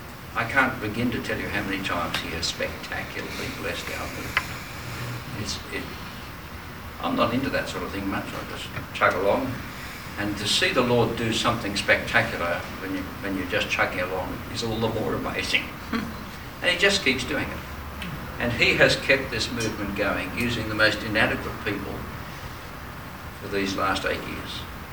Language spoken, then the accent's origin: English; Australia; the reason they chose me in the first place is that I'm an Australian.